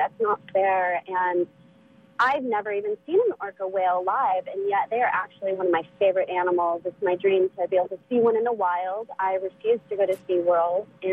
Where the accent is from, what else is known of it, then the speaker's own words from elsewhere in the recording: South Dakota, United States; And I come from South Dakota